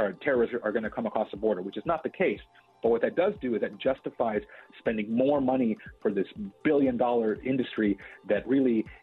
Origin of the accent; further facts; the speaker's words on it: McAllen, Texas, United States; also born or lived in Pharr; I grew up partly in McAllen and Farr. And so when I was a kid in the 80s, I was just accustomed to seeing people coming across the river all day long.